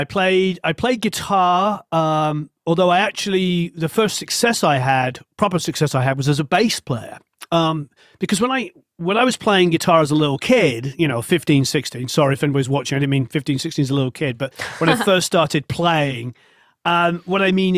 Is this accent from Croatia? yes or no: no; England, United Kingdom; I'm not, being English, I don't even say my own name right.